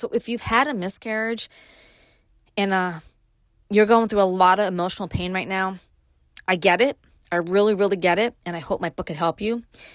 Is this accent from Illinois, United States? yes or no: no; Brooklyn, New York, United States; I grew up in Brooklyn. I moved to upstate.